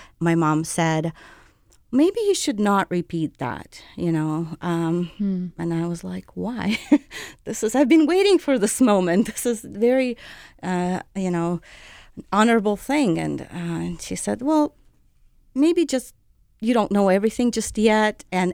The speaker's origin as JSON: {"language": "English", "country": "Ukraine", "tie": "born or raised there", "said": "I grew up in Soviet Ukraine"}